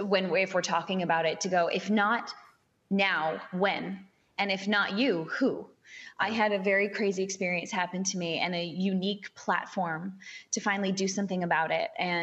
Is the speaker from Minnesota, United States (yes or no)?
yes; Minnesota, United States; So we both grew up in like opposite kind of suburbs of Minneapolis, St. Paul.